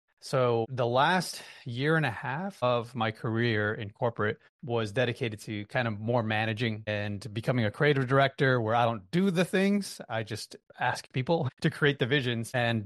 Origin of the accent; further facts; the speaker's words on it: Yonkers, New York, United States; But yeah, dude, I mean, grew up in New York, born and raised in Yonkers, New York.